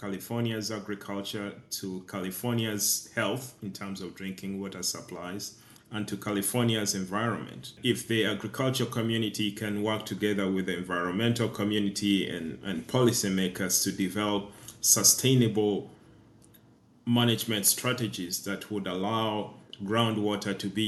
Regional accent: Uganda; I was born in Uganda and I grew up there.

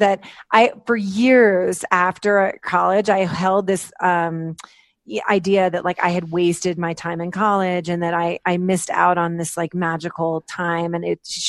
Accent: East Coast, United States; also born or lived in Washington, D.C.; I grew up on the East Coast, like all over the East Coast. I've lived basically everywhere north of from Washington, D.C., where I was born, like up to New Hampshire.

